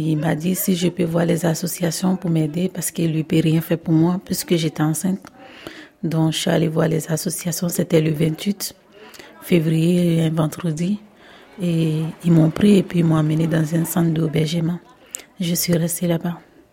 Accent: Côte d’Ivoire; moved away as an adult; now in France; Je suis âgée de 28 ans. Et je viens de la Côte d'Ivoire.

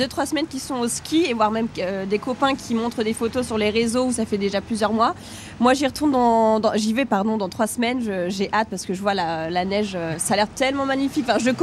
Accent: Auvergne-Rhône-Alpes, France; moi, je suis savoyarde et du coup, la montagne, je connais un petit peu.

